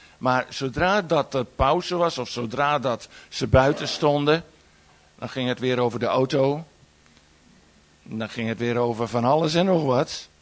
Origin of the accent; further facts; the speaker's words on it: Amsterdam, North Holland, Netherlands; Ik woonde in Amsterdam. Ik ben opgevoed in Amsterdam.